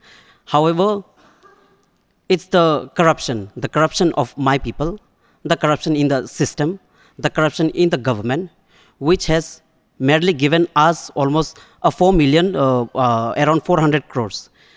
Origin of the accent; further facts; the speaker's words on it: Arunachal Pradesh, India; I come from Dibang Valley district, so that's where 2,880 megawatt dam is proposed, and it's under construction. And my community, Idu Mishmi, were fighting against the dam for the last 2 decades.